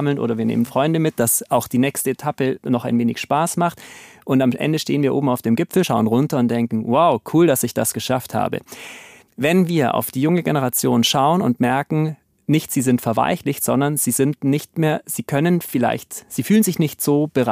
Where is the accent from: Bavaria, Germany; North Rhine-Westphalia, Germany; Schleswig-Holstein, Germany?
Bavaria, Germany; Was mache ich als Allgäuer, wenn ich mit kleinen Kindern auf den Berg gehe?